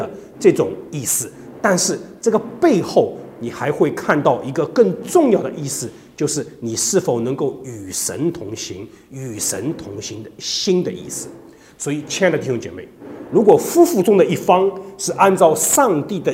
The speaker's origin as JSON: {"language": "Chinese", "country": "China", "said": "同样的，我们中国人说在家里面是家和万事兴"}